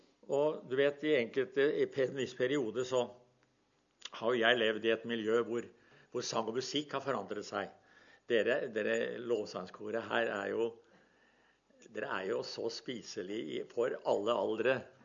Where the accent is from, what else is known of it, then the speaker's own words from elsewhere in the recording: Porsgrunn, Telemark, Norway; det fortelles om en historie fra Porsgrunn, der jeg vokste opp